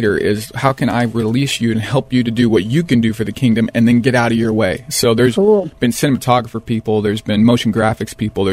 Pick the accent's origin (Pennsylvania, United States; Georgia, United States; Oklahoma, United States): Oklahoma, United States; I grew up in Oklahoma. I'm a southern boy from Oklahoma